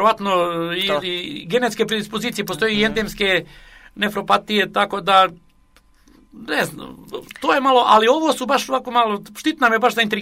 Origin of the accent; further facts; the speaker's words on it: Montenegro; also born or lived in Belgrade; Ja sam rođen ispod Durmitora, 50 godina živio u Beogradu, ali ja sam Crnogorac